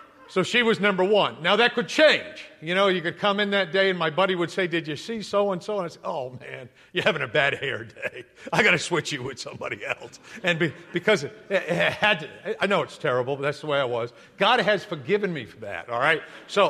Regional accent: New England, United States; English was an issue. I'm from New England. English is secondary to everything else in New England.

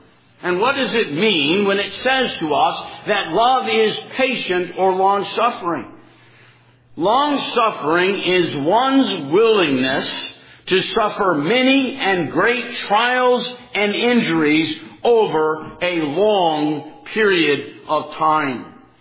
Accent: California, United States; also born or lived in South; I was born in the South, but pretty much raised in California.

